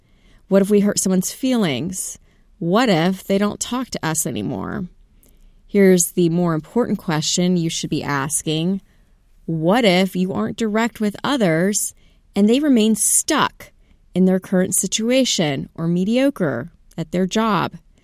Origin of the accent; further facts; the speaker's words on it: the South, United States; I grew up in the South, so we were always taught to mind your own business